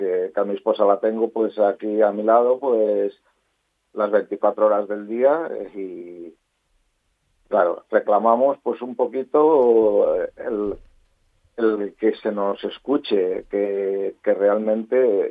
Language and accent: Spanish; Valladolid, Castile and León, Spain; moved away as an adult; now in Formentera, Spain; Sí, no, yo soy de Valladolid.